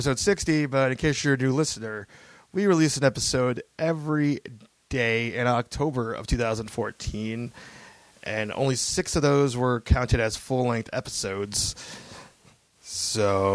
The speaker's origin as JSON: {"language": "English", "region": "California", "country": "United States", "said": "when I say I'm from California, it's like, oh, I could tell you sound like you're from California."}